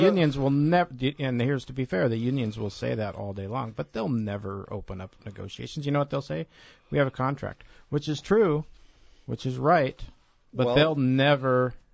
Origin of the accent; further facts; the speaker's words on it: Ketchikan, Alaska, United States; I grew up here in Ketchikan.